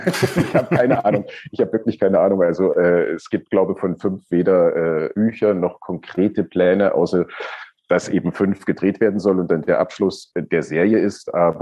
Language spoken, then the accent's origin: German; East Germany, Germany; ich bin ja in der DDR aufgewachsen. Also ich hatte 8 Jahre Russisch in der Schule, davon ist nicht allzu viel hängen geblieben. Aber zumindest kann ich es noch lesen